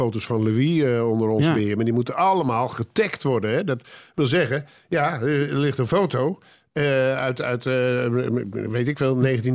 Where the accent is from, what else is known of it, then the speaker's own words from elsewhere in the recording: Muiden, North Holland, Netherlands; Ik was natuurlijk Telstar, want ja, ik kwam uit de Muiden en dan ben je voor Telstar.